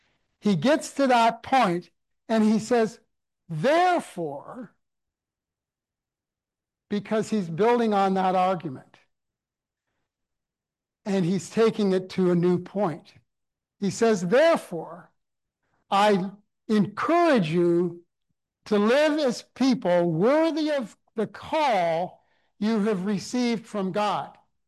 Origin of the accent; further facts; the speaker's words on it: Canada; also born or lived in Africa; growing up in Canada, that I had a different perspective on this society